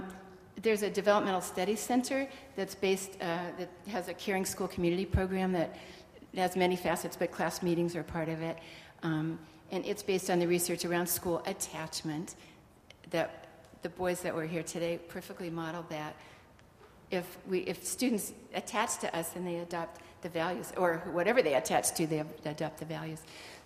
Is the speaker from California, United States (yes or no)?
yes; Oakland, California, United States; from Oakland, California.